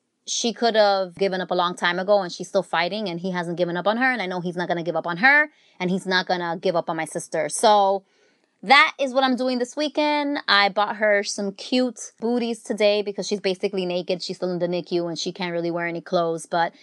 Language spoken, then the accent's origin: English; New York, United States; I'm like, it's fine. I'm from New York. Like, New Yorkers take buses all the time.